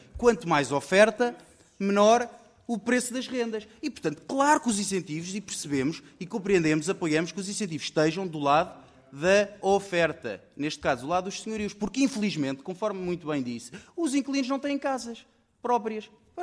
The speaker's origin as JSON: {"language": "Portuguese", "country": "Portugal"}